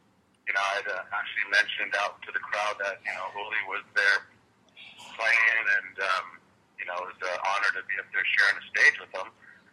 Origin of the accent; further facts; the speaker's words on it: California, United States; Plus the one in the Bay Area, it's my hometown, so that's always a bonus.